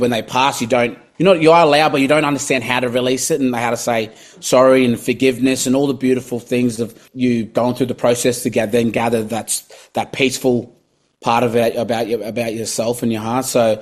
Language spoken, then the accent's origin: English; Papua New Guinea; born or raised there; English is a second language; now in Cairns, Australia